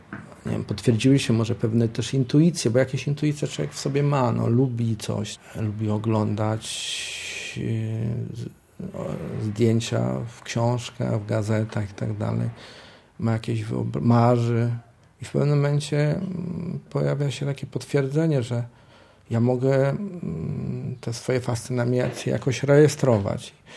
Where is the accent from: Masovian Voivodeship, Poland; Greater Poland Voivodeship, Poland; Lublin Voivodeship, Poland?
Masovian Voivodeship, Poland; Przasnysz; urodziłem się na wsi mazowieckiej. Przasnyszu. Chodziłem do jakiejś takiej niedużej wiejskiej szkoły